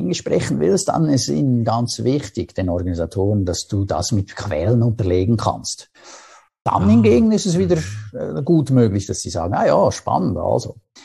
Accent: Aargau, Switzerland; in der Aargauer Zeitung, also in der Zeitung, die eben lokal berichtet, dort, wo ich herkomme.

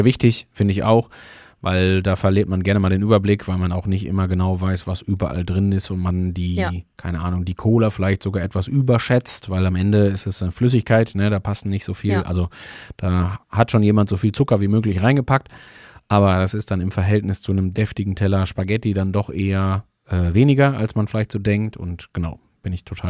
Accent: North Rhine-Westphalia, Germany; für mich als gebürtigen Sauerländer, wenn ich aus der Haustür raus war, ab dann wurde es schön.

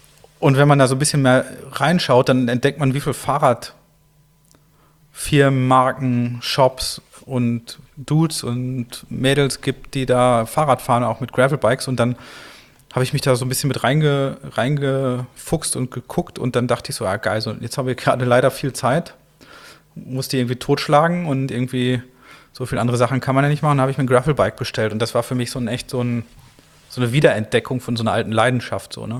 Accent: North Rhine-Westphalia, Germany; also ich komme ja aus der Nähe vom Ruhr, also ich komme so aus der Wollne-Grenze, also direkt von der Ruhr, zwischen Iserlohn im Sauerland und Dortmund im Ruhrgebiet. Da bin ich aufgewachsen

